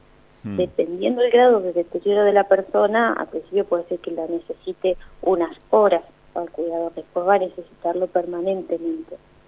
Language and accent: Spanish; Bolívar, Buenos Aires Province, Argentina; born there; now in Neuquén, Argentina; En realidad yo nací en Bolívar, soy de la provincia de Buenos Aires y vivo acá hace muchísimos años.